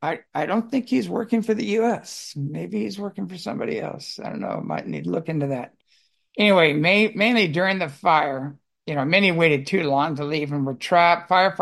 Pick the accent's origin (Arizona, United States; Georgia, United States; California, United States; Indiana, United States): California, United States; born there; I was born in California. I kept moving from the high desert up the coast, fleeing the woke wave of incompetence and legal overreach.